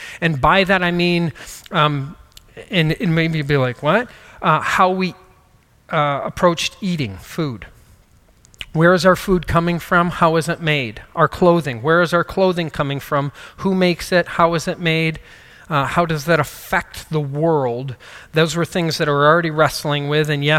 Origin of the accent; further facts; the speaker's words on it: United States; I was born in America, I've lived in America my entire life